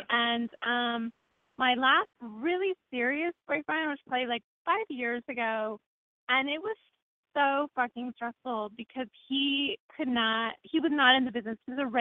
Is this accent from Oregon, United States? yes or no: yes; Portland, Oregon, United States; I flew into Portland. That's my hometown, for my high school reunion.